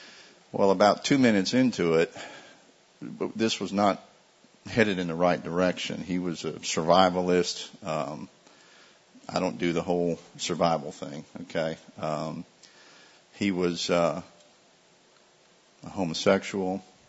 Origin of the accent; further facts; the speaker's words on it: Florida, United States; because I grew up in Florida, I knew all the stuff, the chemicals, the fertilizers.